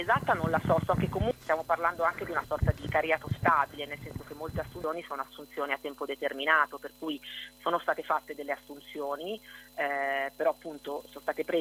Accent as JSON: {"language": "Italian", "region": "Lombardy", "country": "Italy", "said": "vengo da Milano, Monza, Varese"}